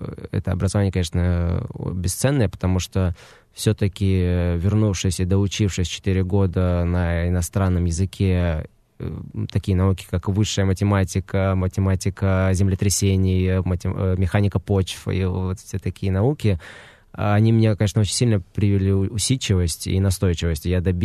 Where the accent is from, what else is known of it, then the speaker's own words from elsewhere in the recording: Dagestan, Russia; я, конечно же, везде пишу, что я из Дагестана, поэтому я не скрываю этого. И более того, я и хочу рассказывать о республике, в которой я родился